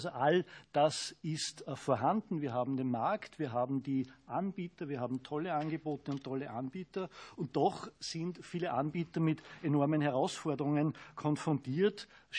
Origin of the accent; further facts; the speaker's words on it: Austria; ein bayerisches oder in meinem Fall österreichisches Grüß Gott